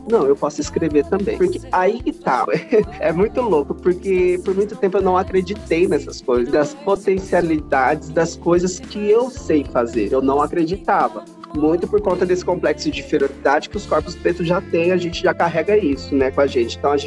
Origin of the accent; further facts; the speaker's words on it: Mato Grosso do Sul, Brazil; now in São Paulo, Brazil; saí do Mato Grosso do Sul pra vir estudar arte em São Paulo